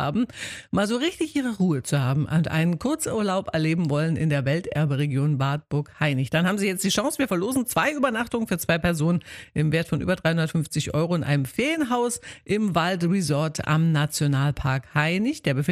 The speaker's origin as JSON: {"language": "German", "region": "Thuringia", "country": "Germany", "said": "Naja, ich bin ja auch ein Thüringer Kind."}